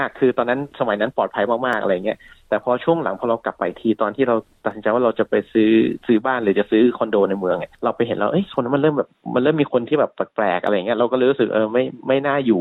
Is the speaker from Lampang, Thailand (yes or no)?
yes; Lampang, Thailand; อย่างบ้านผมอยู่ที่ลำปางเนี่ยหรือว่าในเชียงใหม่ก็คงจะลำบาก